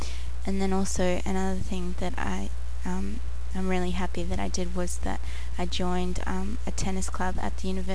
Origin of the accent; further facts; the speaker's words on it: Melbourne, Victoria, Australia; I'm from Melbourne, Australia.